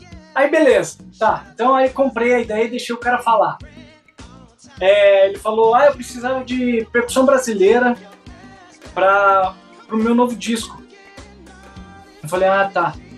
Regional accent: Brazil; Eu falei: bom, Stanley, eu sou brasileiro e sou percussionista brasileiro.

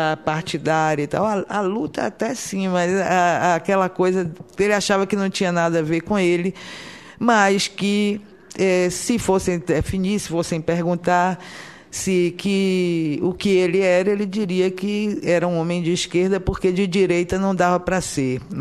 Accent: Salvador, Bahia, Brazil; Eu, nascido e criado em Salvador, sou testemunha disso.

